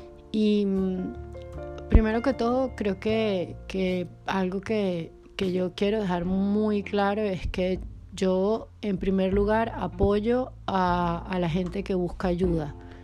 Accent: Caracas, Capital District, Venezuela; now in Porto, Portugal; grabo este podcast desde Oporto, en Portugal, pero soy de Caracas.

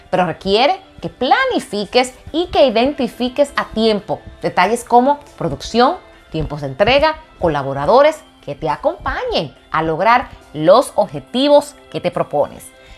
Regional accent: Dominican Republic; moved away as an adult; now in Seattle, United States; Pues en mi transición para innovar y transferir mi proyecto desde la República Dominicana, de donde soy, hasta Seattle, me tomó 3 años.

